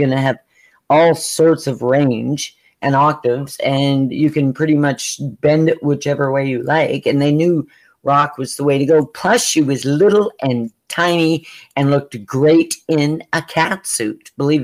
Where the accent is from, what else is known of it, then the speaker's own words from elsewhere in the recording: Saskatchewan, Canada; No, don't insult the farmers anywhere, because that's my hometown.